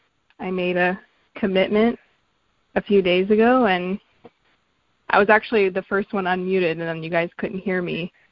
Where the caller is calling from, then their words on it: Seattle, Washington, United States; I'm calling from Seattle.